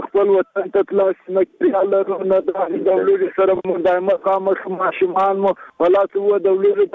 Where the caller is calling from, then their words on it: Badghis, Afghanistan; زه د بادغیس اوسیدونکو یم